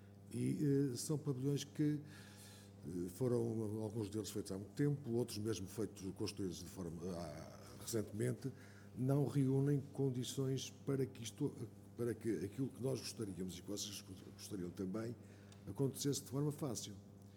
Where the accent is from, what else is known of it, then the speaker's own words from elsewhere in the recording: Portugal; Nós, como portugueses que somos